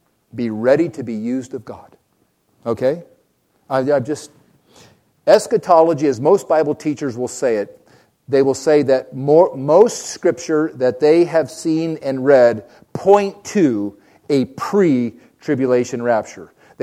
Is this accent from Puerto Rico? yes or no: yes; Puerto Rico; You heard earlier, I grew up in Puerto Rico